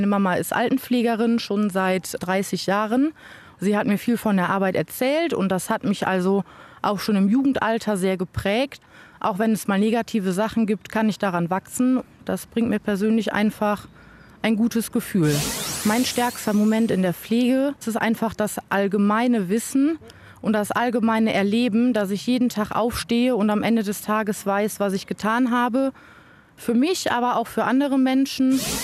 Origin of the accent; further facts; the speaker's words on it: Reichshof-Eckenhagen, North Rhine-Westphalia, Germany; ich bin 26 Jahre alt, ich komme aus Reishof-Eckenhagen